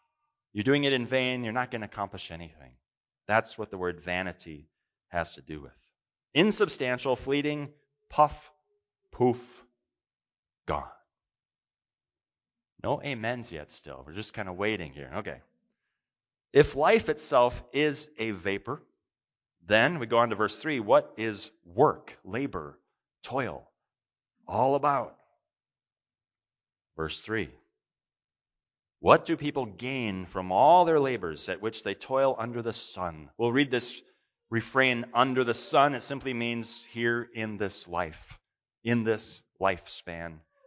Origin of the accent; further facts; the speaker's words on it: Brooklyn Center, Minnesota, United States; I grew up in Brooklyn Center, Minnesota, a northwest suburb of Minneapolis, at 4612 65th Avenue North.